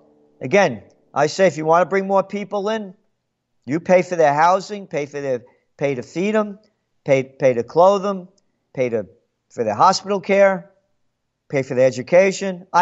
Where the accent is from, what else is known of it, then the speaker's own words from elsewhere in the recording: Yonkers, New York, United States; also born or lived in Bronx, United States; And that's a book about growing up in New York, born in the Bronx, moved to Yonkers, what it was like being an Italian kid